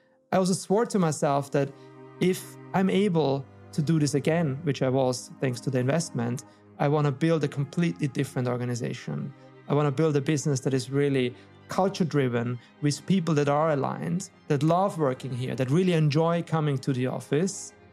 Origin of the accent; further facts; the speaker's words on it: Vienna, Austria; I'm originally from Austria, I'm from Vienna. I'm about to turn 46 years old.